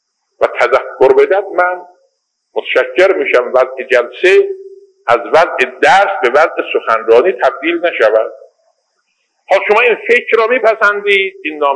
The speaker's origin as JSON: {"language": "Persian", "country": "Iran", "said": "الان ما ایرانی هستیم"}